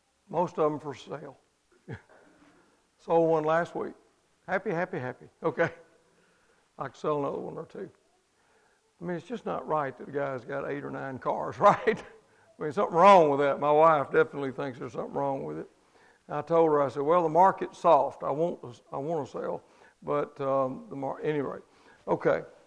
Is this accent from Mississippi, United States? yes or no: yes; Mississippi, United States; I'm from Mississippi. Things are pretty simple for me, okay?